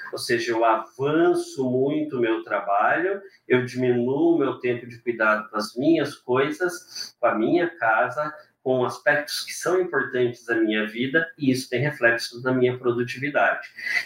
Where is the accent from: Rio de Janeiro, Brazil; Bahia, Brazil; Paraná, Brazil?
Paraná, Brazil; Maringá; a minha mãe mora em Maringá, sou de Maringá, né? Moro aqui há muitos anos, mas sou de Maringá.